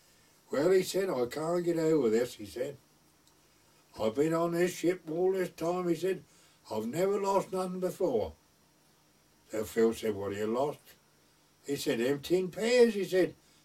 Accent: East of England, United Kingdom; I said, well, he recognised my voice, where I come from. I said, he told me I come from North Essex.

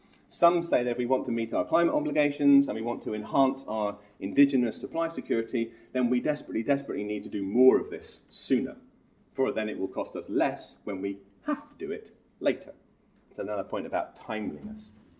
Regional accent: United Kingdom; I'm a Brit, so I can say that.

